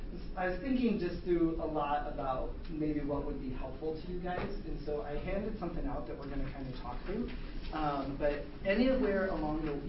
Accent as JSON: {"language": "English", "town": "Chicago", "region": "Illinois", "country": "United States", "tie": "born or raised there", "also_born_or_lived": "New Hampshire", "lives_now": "Southern California, United States", "said": "Originally, I'm from the Midwest, from Chicago. My wife's from Kansas City. We did, like I said, 14 years in New Hampshire, and now we're here in Southern California."}